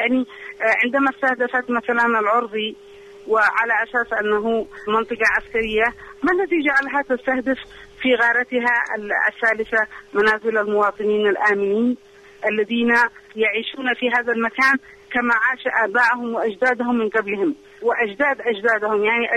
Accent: Yemen; وإن كان من وجهة نظري أنا كمواطنة يمنية وعاشقة لهذه المدينة

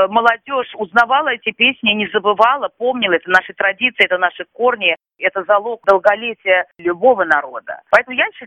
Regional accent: Uzbekistan; это песни наши национальные, это наши народные песни узбекские

